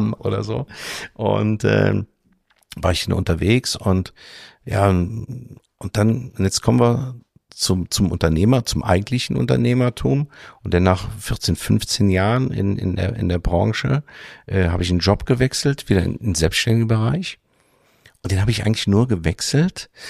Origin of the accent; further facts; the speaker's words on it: Gerolstein, Rhineland-Palatinate, Germany; ich komme aus Gerolstein